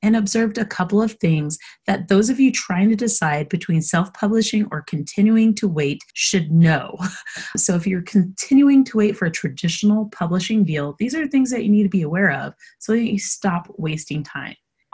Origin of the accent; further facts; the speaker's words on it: Denver, Colorado, United States; It will be held in my hometown of Denver, Colorado